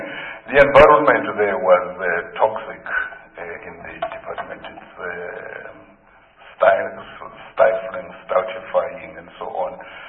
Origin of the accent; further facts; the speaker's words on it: Pretoria, Gauteng, South Africa; we grew up together in the Pretoria area as activists in the UDF